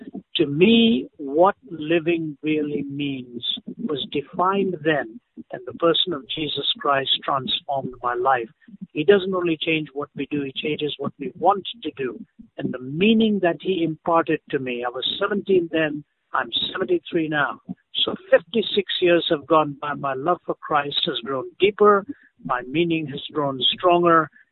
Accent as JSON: {"language": "English", "region": "Delhi", "country": "India", "tie": "born or raised there", "also_born_or_lived": "Chennai", "said": "I was raised in India, born in the south of India, city of Chennai, raised in Delhi. Delhi was my home till I was 20. Therefore, I was North Indian by my culture."}